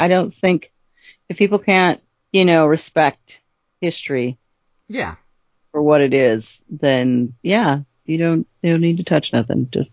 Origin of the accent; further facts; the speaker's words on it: Astoria, United States; But you know, I'm from Astoria, and who needs with her?